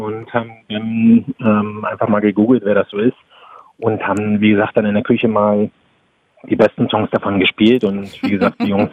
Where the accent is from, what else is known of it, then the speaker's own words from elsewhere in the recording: Cottbus, Brandenburg, Germany; born there; now in Fehmarn, Germany; wir sind auf Fehmarn und das, was hier an Radio geboten wird, ist nicht so wirklich toll. Und deswegen, da ich gebürtiger Cottbusser bin, habe ich natürlich Radio 1 von zu Hause mitgenommen.